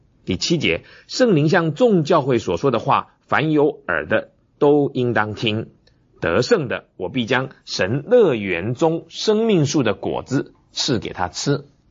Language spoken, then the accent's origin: Chinese; China; 我们中国人不是说饮水思源吗？